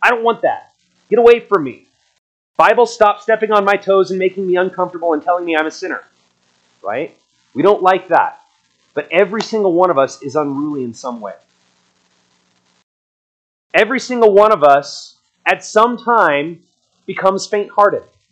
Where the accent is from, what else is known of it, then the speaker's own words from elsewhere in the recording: Craig, Colorado, United States; I grew up in Craig, Colorado, and I knew people who said that they can worship God better on a mountain by themselves than in a building full of hypocrites.